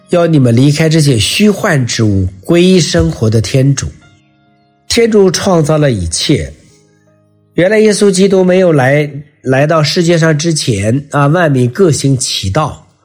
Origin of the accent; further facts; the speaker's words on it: China; 包括我们中国啊，我们也有很多的这个神灵啊，神的体系太多了，连我们中国人都不知道我们有多少神灵。